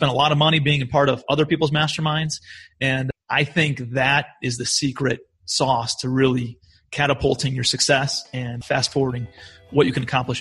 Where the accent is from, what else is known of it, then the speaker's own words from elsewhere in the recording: Cleveland, Ohio, United States; My background, I'm from Cleveland, Ohio originally